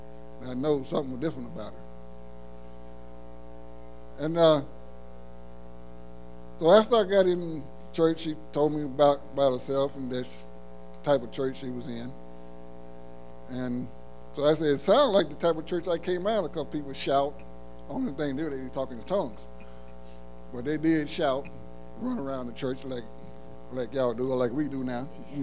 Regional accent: Mississippi, United States; I'm originally from Mississippi. I was raised up in Missionary Baptist Church.

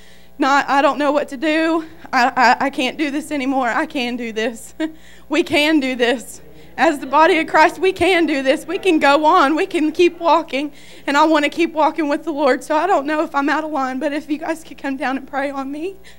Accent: McAlester, Oklahoma, United States; I'm from McAllister, Oklahoma.

